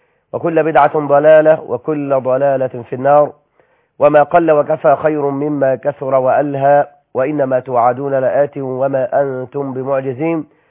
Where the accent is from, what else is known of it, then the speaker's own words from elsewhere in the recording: Egypt; إلى بلدنا مصر